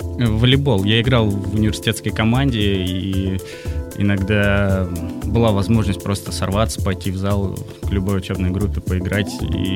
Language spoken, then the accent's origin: Russian; Tulun, Irkutsk Oblast, Russia; сам я родом из Иркутской области, из небольшого города, Тулуна. Вот в старших классах я учился в Иркутске 3 года в довольно сильной гимназии физико-математической.